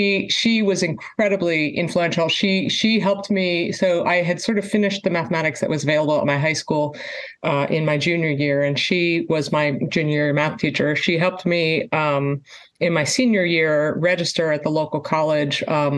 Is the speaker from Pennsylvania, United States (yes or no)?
yes; Pennsylvania, United States; I grew up in Pennsylvania and I don't have a mathematical family